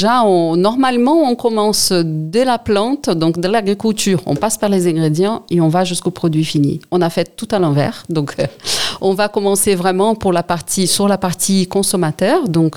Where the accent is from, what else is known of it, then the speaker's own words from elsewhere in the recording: Brazil; moi, je suis brésilienne. Au Brésil, on a peu des compléments alimentaires à marque.